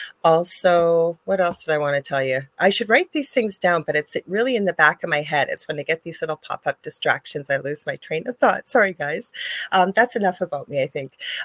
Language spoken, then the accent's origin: English; Canada; I'm a Canadian psychic medium.